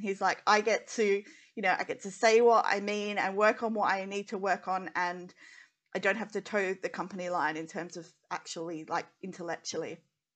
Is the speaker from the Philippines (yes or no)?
no; Western Australia, Australia; Because also growing up in Western Australia, and my dad's like, "Oil and gas, oil and gas."